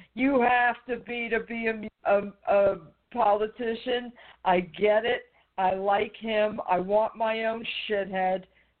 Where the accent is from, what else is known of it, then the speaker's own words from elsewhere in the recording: New York, United States; listen, I'm from New York